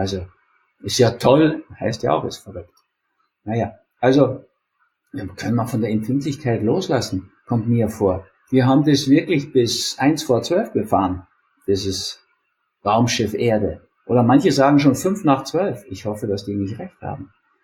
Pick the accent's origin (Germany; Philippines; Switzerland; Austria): Austria; Der will scheinbar keinen Krieg mit Russland. Bin ich als Österreicher sehr froh, ehrlich gesagt.